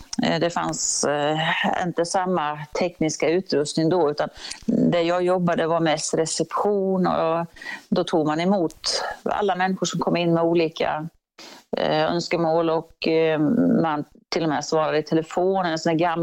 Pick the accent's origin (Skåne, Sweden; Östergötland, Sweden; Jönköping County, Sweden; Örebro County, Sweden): Örebro County, Sweden; Örebro; Ja, det var så att jag är ju från Örebro och den trakten.